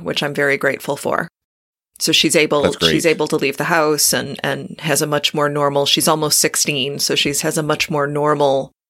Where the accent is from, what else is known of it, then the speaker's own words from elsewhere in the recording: Troy, Michigan, United States; moved away as an adult; now in Atlanta, United States; I am. I grew up in Berkeley, Troy, Madison Heights area.